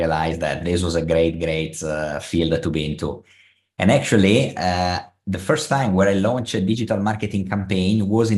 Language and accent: English; Italy; now in Dubai, United Arab Emirates; As all of you can probably guess from my accent that I'm Italian, but for the last 17 years, I'm based in Dubai.